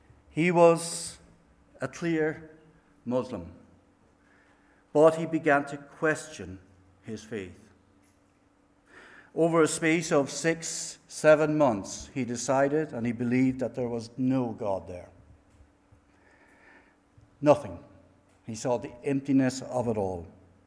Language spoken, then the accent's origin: English; Cork, Munster, Ireland; now in Bilbao, Spain; Well, listen, we work in Spain. I'm from Cork, so we'll see how that goes.